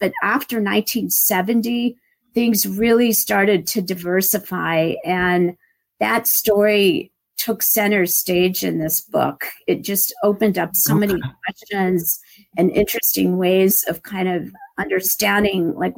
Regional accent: Los Angeles, California, United States; also born or lived in New York; I grew up in Los Angeles and went to school here to college, and then moved to New York where I did my graduate education

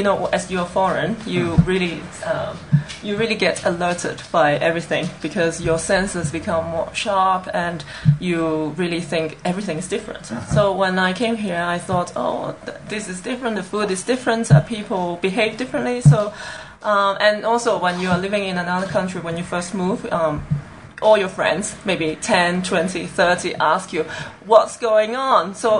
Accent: Hong Kong; also born or lived in England; now in Colombia; I'm from Hong Kong originally, and I've lived in England for 10 years, more or less, and I came here 2 years ago.

